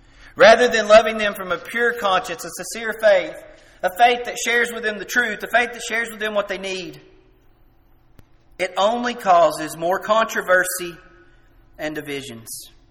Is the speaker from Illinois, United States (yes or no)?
no; Tennessee, United States; I'm from Jackson County, so I can talk about this. This isn't me talking about somebody else's hometown.